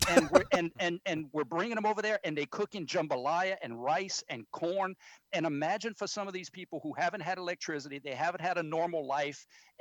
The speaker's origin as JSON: {"language": "English", "town": "Delcom", "region": "Louisiana", "country": "United States", "tie": "born or raised there", "said": "And my hometown, I come from a little small town of Delcom. It's called Delcom, Louisiana."}